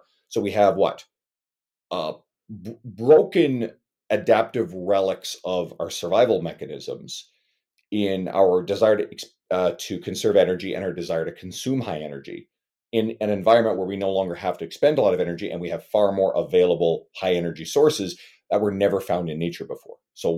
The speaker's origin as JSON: {"language": "English", "country": "Canada", "said": "I'm Canadian."}